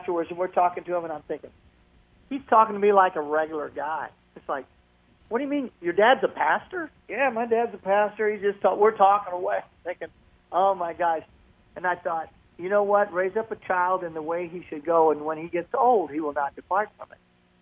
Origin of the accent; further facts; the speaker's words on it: Peoria, Illinois, United States; Back in the E-band days, and I was, my hometown was Peoria.